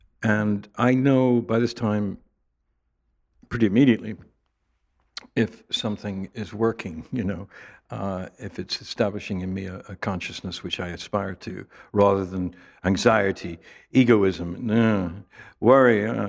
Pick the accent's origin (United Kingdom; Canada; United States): United Kingdom; England; I'm so English, you know. I was brought up in a tradition where you don't even express your emotions.